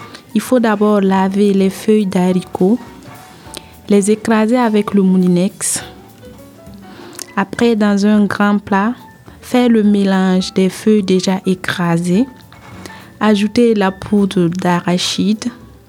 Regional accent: Burkina Faso; Je viens du Burkina Faso.

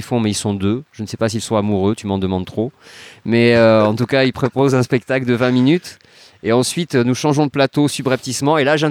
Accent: Toulouse, Occitanie, France; Mon accent, je peux prendre l'accent, c'est quand j'ai envie de me rendre sympathique.

